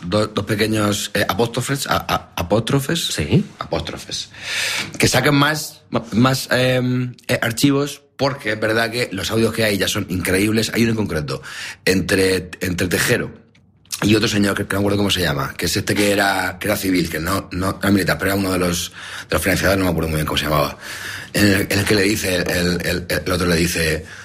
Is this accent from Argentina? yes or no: no; Spain; Menos mal que soy de España. Imagínate ser otro sitio.